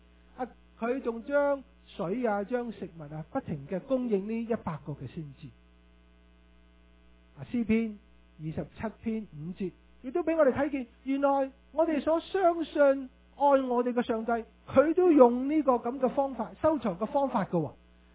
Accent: Canada; 大家全世界都知道，不单止我们加拿大人

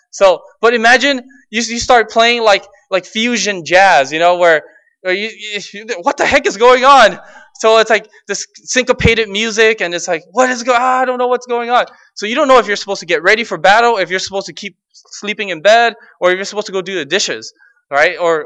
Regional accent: Los Angeles, California, United States; So the church I grew up in is in Los Angeles. It's a Pentecostal church.

